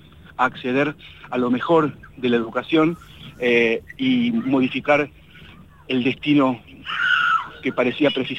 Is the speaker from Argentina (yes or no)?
yes; Argentina; como desde el sur, como argentinos, como latinoamericanos